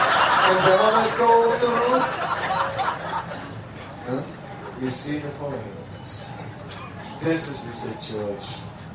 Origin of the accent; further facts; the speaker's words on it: Netherlands; English is a second language; You know, I am from Holland, and we have lots of, traditionally there are the ships.